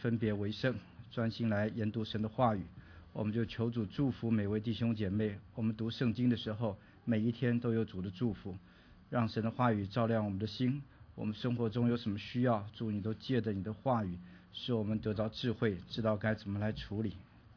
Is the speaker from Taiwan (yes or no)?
no; China; 今年是我们中国人正月初一